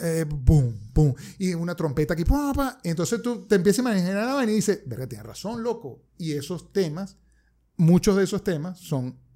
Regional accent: Caracas, Capital District, Venezuela; born there; yo nací en Caracas. Okay. En la clínica David Lobo

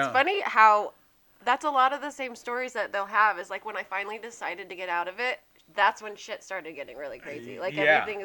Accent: Lakewood, Colorado, United States; Lakewood.

